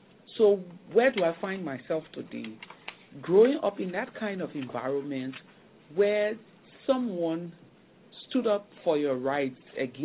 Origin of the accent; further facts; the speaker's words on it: Liberia; we're actually two from Liberia as members of the network.